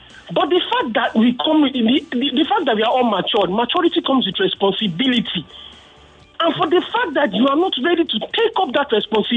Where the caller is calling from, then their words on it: Isolo, Lagos, Nigeria; and I'm calling from Isolo.